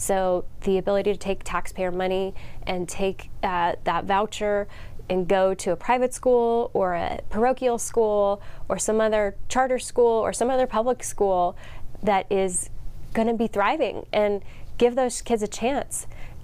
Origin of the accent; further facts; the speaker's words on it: United States; I say I'm from America here in the US because I'm from so many different places. Growing up in a motorhome, but also in houses, in sheds and tents